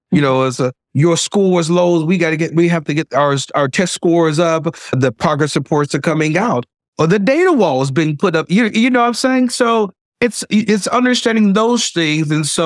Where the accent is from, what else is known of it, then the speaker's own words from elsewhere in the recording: Vicksburg, Mississippi, United States; also born or lived in New York; I hail from the historic city of Vicksburg, Mississippi. So I'm from the South, originally from New York. So it's kind of interesting that sometimes you'll listen to me, you're like, he's not speaking Southern. He's like in between.